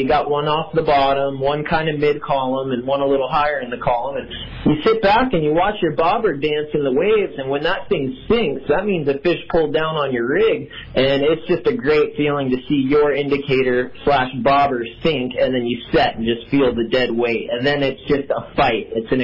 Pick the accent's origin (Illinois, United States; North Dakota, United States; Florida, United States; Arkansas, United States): Florida, United States; I grew up in Florida fishing for snook, redfish, trout, other species.